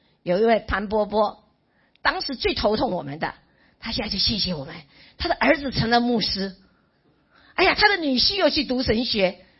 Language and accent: Chinese; Miaoli County, Taiwan; 我们是客家人，我是苗栗的客家人，我先生刘牧师是屏东内埔的客家人，所以是在基督信仰方面我们是少数民族啊